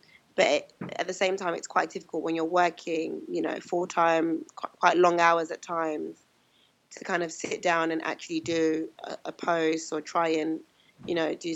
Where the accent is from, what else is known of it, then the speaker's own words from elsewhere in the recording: London, United Kingdom; Okay, so I grew up in London. I was kind of born and raised there.